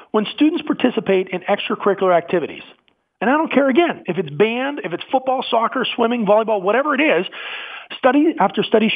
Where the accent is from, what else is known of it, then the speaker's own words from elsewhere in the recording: Mount Pleasant, United States; In my hometown, Mount Pleasant